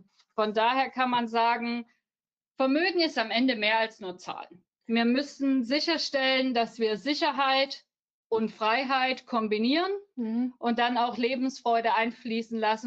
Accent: Saxony, Germany; moved away as an adult; Damals noch in meiner Heimat in Sachsen, wo ich geboren und aufgewachsen bin, bin dann aber direkt danach ins Rhein-Main-Gebiet gewechselt, 2007

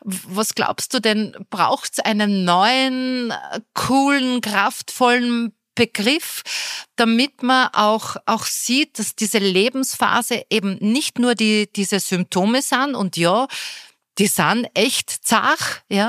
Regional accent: Austria; bei uns in Österreich

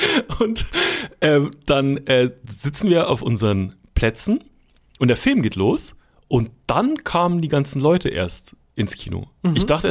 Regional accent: Schorndorf, Baden-Württemberg, Germany; Wir hatten in dem Dorfkino, wo ich aufgewachsen bin, in Schorndorf

